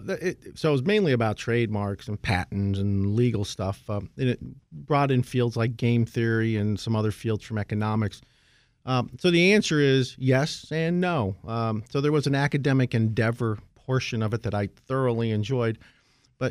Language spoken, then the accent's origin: English; Scranton, Pennsylvania, United States; So I grew up in Scranton.